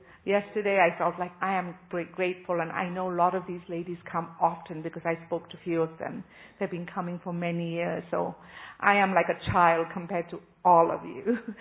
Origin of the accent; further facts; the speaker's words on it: Canada; I come from Canada and Hindi is not my second language either.